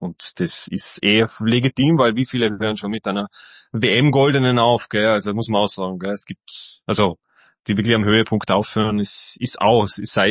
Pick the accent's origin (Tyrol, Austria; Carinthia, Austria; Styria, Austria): Tyrol, Austria; als Tirolerin hat es mir einfach natürlich ein bisschen sehr verfolgt